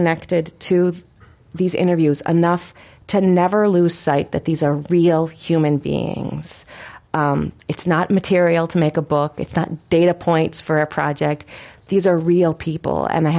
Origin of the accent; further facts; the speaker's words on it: United States; but never felt threatened or in any way really criticized as an American.